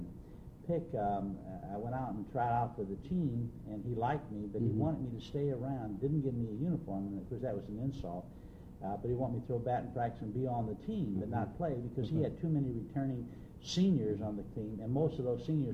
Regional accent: East St. Louis, Illinois, United States; of course, being growing up in East St. Louis

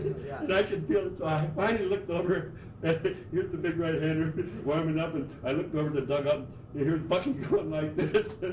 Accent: Marilla, New York, United States; I think I was looking for someone from my hometown, Marilla, New York or something

